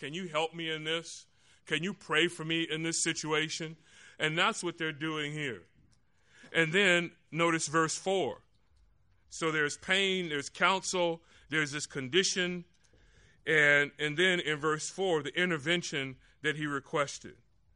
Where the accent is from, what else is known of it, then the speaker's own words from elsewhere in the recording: Orlando, Florida, United States; I grew up in Orlando, Florida.